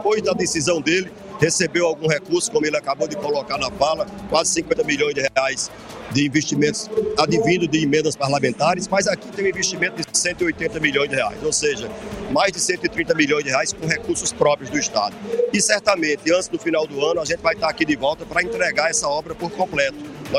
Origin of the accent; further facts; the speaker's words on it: Sousa, Paraíba, Brazil; eu sou sertanejo, né? Eu sou de Souza